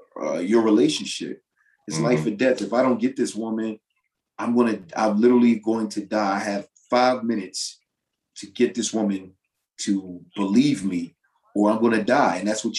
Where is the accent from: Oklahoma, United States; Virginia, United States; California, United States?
Virginia, United States; because I'm not from Memphis. I mean, Virginia, we have a specific accent, but that's a very specific accent.